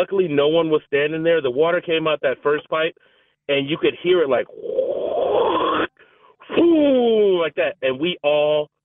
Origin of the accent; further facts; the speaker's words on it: Oregon, United States; I grew up in Oregon, and there's a lot of dams.